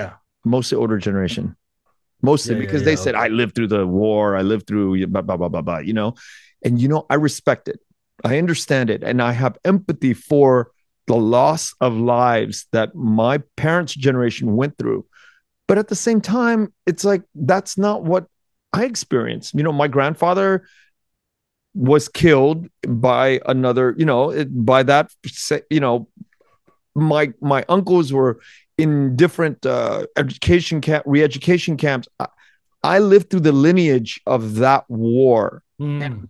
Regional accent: United States; But I feel like it's changing for Vietnamese Americans that were born in the U.S., and we are so disconnected from Vietnam, and we're disconnected from Vietnamese American society in Little Saigon and Orange County.

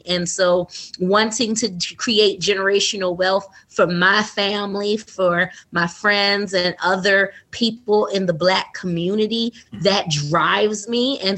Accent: Philadelphia, Pennsylvania, United States; I am a realtor. I am originally from West Philadelphia, born and raised where the playground was at.

